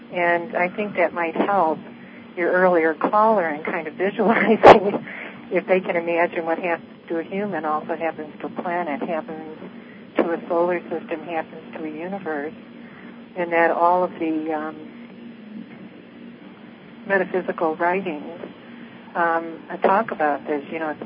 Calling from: Arizona, United States; I'm calling from Arizona.

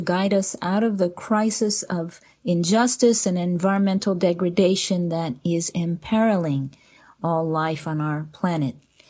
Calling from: Seattle, Washington, United States; I'm podcasting from Seattle, Washington.

